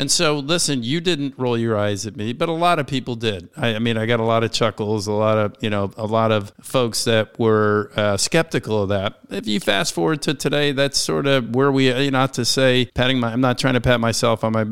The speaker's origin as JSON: {"language": "English", "town": "Washington", "region": "District of Columbia", "country": "United States", "tie": "born or raised there", "said": "This is my hometown, born and raised in Washington, D.C. and the surrounds."}